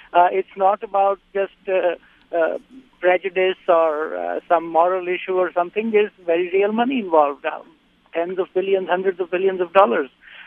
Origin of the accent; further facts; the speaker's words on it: Pakistan; moved away; I am an immigrant from Pakistan, and when I was growing up, we had legal drugs, and they were available in shops.